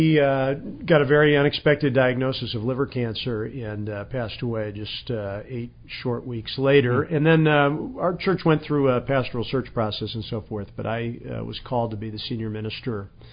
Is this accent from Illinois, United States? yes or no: yes; Wheaton, Illinois, United States; now in Philadelphia, United States; I grew up in Wheaton, Illinois. My father was and is an English professor there at Wheaton College. And I am 38 years old.